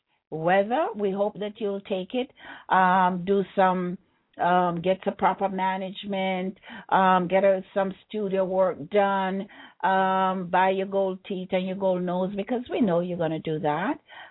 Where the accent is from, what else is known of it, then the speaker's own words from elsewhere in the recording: Jamaica; Is I borrowed it from growing up in Jamaica, where we use partner susu in order for poor people to get along and build them little house or send them children to school or buy something special.